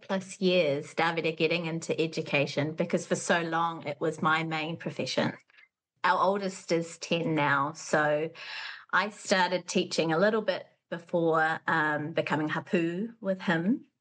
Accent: Masterton, Wellington, New Zealand; also born or lived in Hawke's Bay / Petone; as one of four kids in Wairarapa, born and raised in Masterton, and then the Hawke's Bay, and then later in Pitone, Wellington.

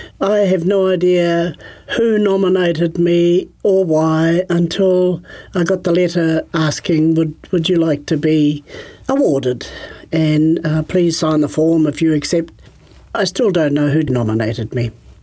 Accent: Tuahiwi, Canterbury, New Zealand; I was born and bred in Tuahiwi. That's 25 k's north of Christchurch. I went to Tuahiwi School, and many of my cousins and I are still there at Tuahiwi.

